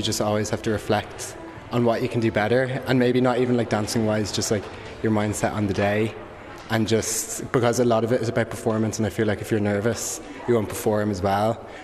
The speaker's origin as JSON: {"language": "English", "town": "Dublin", "region": "Leinster", "country": "Ireland", "said": "I'm from Dublin."}